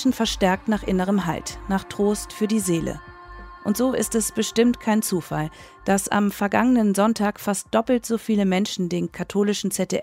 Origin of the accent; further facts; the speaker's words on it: Rhineland, Germany; Als gebürtige Rheinländerin bin ich in einem katholischen Umfeld aufgewachsen.